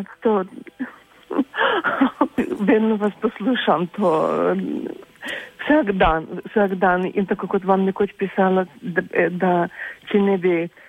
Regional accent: Ukraine; Slovenian is a second language; now in Slovenia; jaz sem prihajam iz Ukrajine, pravzaprav. Po narodnosti nisem Ukrajinka, ja, tam drugačne malo, ja, polski korenini, vse nekaj, ampak, no tako, od tud prihajam.

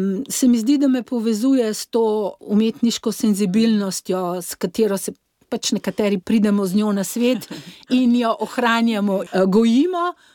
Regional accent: Ljubljana, Central Slovenia, Slovenia; glede na to, da sem Ljubljančanka

